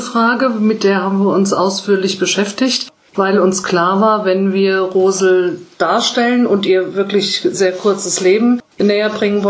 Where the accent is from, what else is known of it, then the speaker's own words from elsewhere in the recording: Ober-Roden, Hesse, Germany; Ich bin in Oberroden geboren und habe bis zu meinem 21. Lebensjahr hier gewohnt, war dann für 30 Jahre woanders und bin relativ spät hier wieder zurückgekommen.